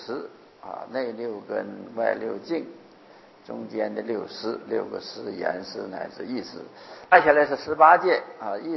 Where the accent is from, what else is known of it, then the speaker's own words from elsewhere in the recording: China; 我们中国人呢不太明显的有这种执着